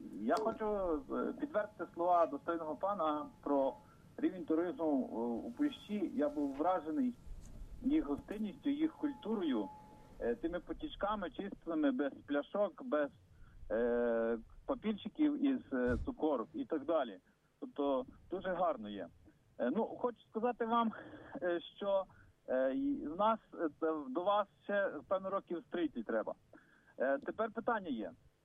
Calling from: Lviv, Lviv Oblast, Ukraine; я з Львова.

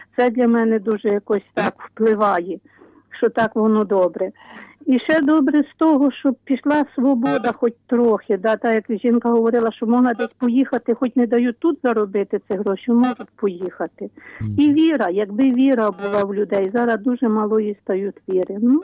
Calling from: Vinnytsia Oblast, Ukraine; Слава Ісусу Христу, я з Вінниччини.

